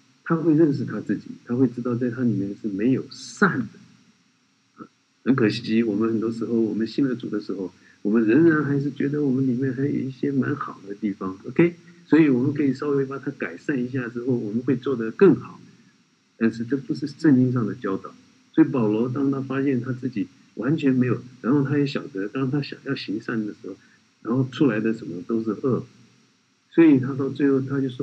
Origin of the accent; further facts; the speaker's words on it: China; 我们从国内来的，我们从大陆来的